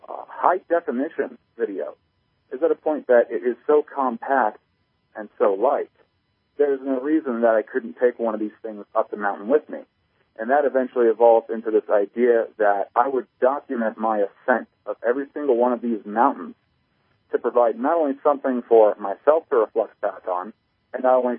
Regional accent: Virginia, United States; Spent my whole life growing up in the Northern Virginia area, and there's nothing remotely near what would be considered a mountain out in that area.

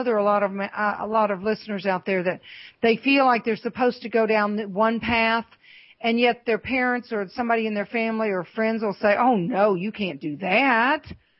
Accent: the South, United States; I was raised in the South and Mississippi, Georgia, all that area.

